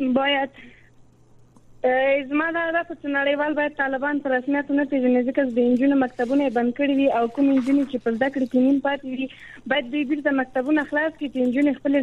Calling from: Kabul, Afghanistan

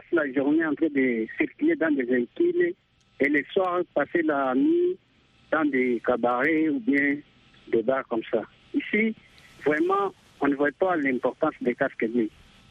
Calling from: Goma, North Kivu, DR Congo; ici, chez nous, en RDC, précisément à Goma

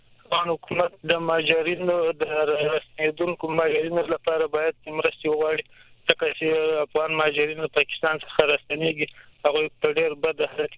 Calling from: Ghazni, Afghanistan; پریشان يم د غزنی ولایت د کربغ ولسوالۍ

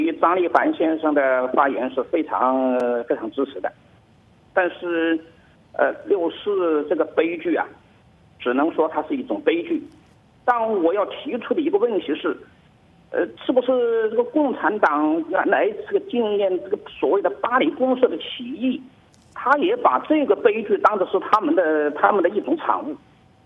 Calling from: Hubei, China; 我是湖北的

